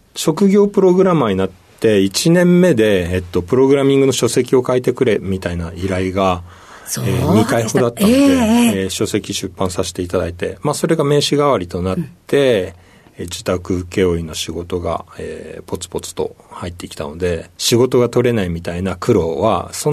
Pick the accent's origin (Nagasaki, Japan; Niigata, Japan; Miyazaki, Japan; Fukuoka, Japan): Fukuoka, Japan; 福岡県福岡市ですね。